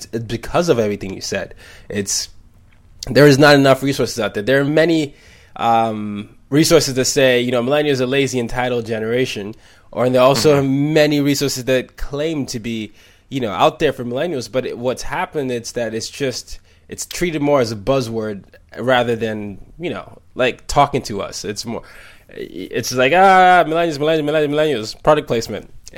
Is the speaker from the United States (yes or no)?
no; Nigeria; I grew up in 5 countries, you know, I'm from Nigeria